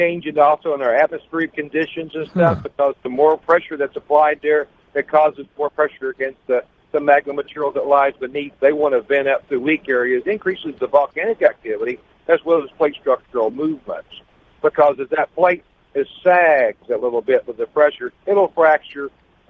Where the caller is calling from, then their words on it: Sacramento, California, United States; I'm calling you right now, George, from Sacramento, California.